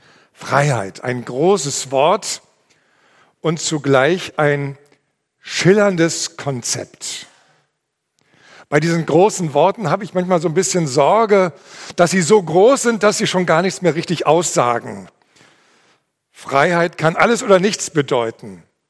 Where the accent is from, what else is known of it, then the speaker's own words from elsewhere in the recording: Hanover, Lower Saxony, Germany; born there; Ich selbst bin gebürtig in Hannover, also so ein richtiger Niedersachse.